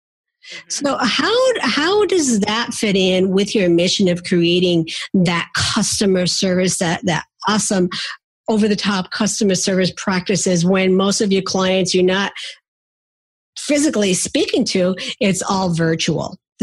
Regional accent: United States; Although I'm from the East Coast, I don't quite have that Long Island accent that you're going to be hearing from her.

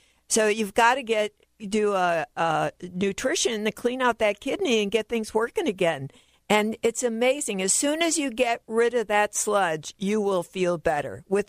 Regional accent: Chicago, Illinois, United States; I'm originally from Chicago.

